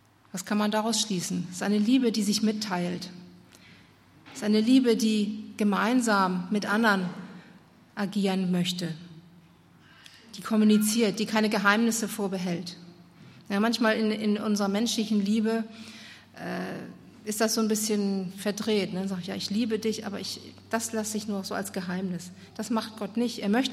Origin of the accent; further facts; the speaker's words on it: Germany; ich bin ja auch Deutsche